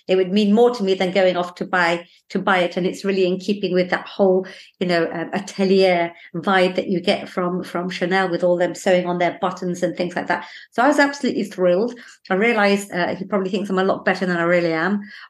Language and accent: English; Bowden, North West England, United Kingdom; So, I'm actually from Cheshire, a very, very small village in the middle of nowhere called Bowden. That's two pubs and a church.